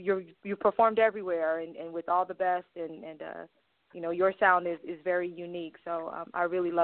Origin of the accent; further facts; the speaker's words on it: Los Angeles, California, United States; I'm from Los Angeles.